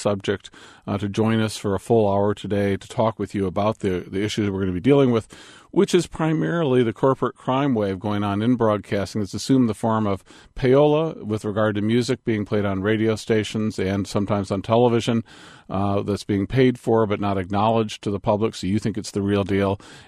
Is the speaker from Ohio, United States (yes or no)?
yes; Cleveland, Ohio, United States; I'm now 53, and I grew up in Cleveland.